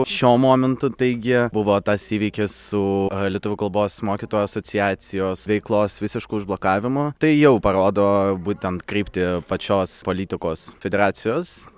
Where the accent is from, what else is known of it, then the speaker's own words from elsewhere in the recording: Sovetsk, Kaliningrad Oblast, Russia; now in Vilnius, Lithuania; gyvenu Vilniuje, bet pats esu iš Karaliaučiaus krašto, iš Tilžės miesto. Dabar studijuoju Vilniuje.